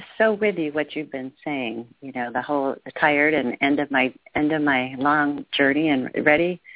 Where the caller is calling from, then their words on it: Texas, United States; from Texas.